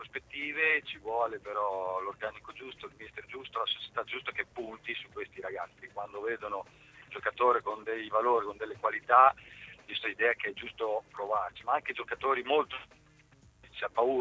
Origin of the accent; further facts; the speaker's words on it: Cesena, Emilia-Romagna, Italy; nonostante io sono di Cesena, con Modena c'è rivalità